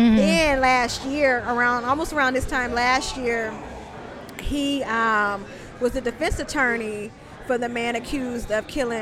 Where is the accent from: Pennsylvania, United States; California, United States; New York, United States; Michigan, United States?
California, United States; Oakland; I'm born and raised in East Oakland, and so I went to a predominantly black and brown high school.